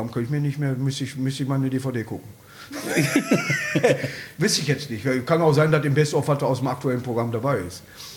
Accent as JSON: {"language": "German", "region": "North Rhine-Westphalia", "country": "Germany", "said": "Ullige ist für Kleinkind bei uns im Ruhrgebiet."}